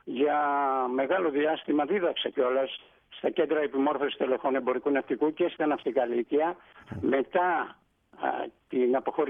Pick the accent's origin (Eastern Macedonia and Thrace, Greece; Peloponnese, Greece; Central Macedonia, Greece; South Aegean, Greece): South Aegean, Greece; Serifos; Ναι, κατάγομαι από τη Σέριφο, ένα πανέμορφο νησί.